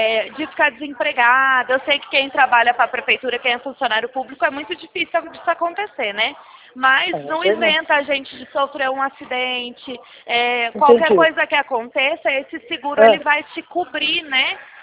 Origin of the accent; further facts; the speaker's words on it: Campinas, São Paulo, Brazil; eu sou aqui de Campinas.